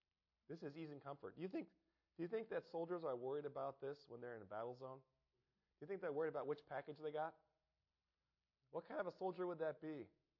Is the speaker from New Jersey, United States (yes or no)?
no; California, United States; When I grew up in California, we lived outside of a Navy base, and we lived outside. Our church was actually in Alameda, California, which was a big naval base.